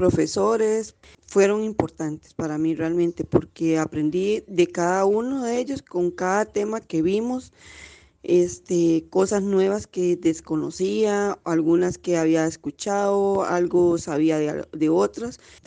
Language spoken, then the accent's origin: Spanish; Puerto Cortés, Puntarenas, Costa Rica; soy de Puerto Cortés, Osa.